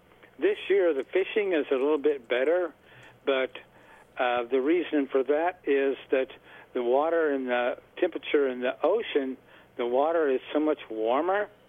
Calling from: Olathe, Kansas, United States; and I'm calling from Olathe.

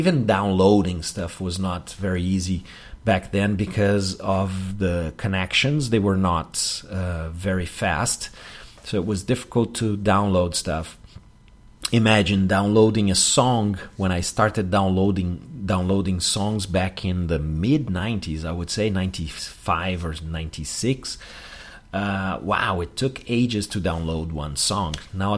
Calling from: Porto Alegre, Rio Grande do Sul, Brazil; English is a second language

